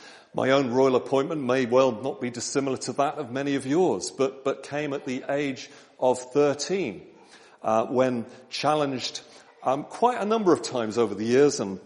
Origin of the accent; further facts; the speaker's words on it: Lowestoft, East of England, United Kingdom; I responded to that call at a meeting in my hometown of Lowestoft and turned to Christ.